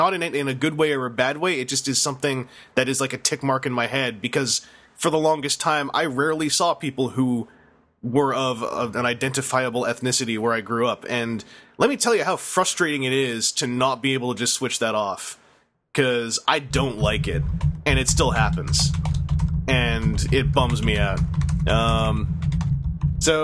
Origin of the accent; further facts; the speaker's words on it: Kentucky, United States; Stop picking on me because I'm from Kentucky.